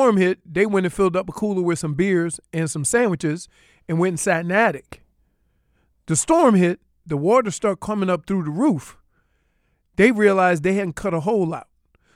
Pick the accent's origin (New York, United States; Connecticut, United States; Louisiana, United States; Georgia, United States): Louisiana, United States; New Orleans; Because he understands where I grew up in New Orleans.